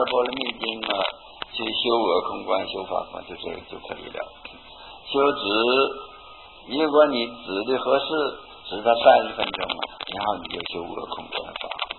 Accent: China; 但是我们中国人呢，我们汉人呢，思想自由哈

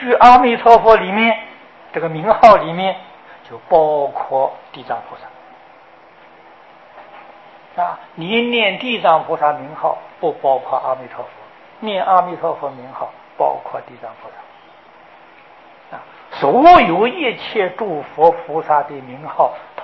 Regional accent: China; 也包括金刚经啊，我们中国人常念的，也包括药师经

